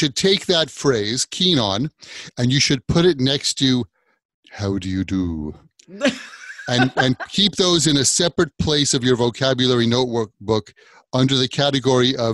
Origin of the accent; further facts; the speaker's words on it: New York, United States; I'm a New Yorker. I'm across the ocean or the pond, as they say, from England.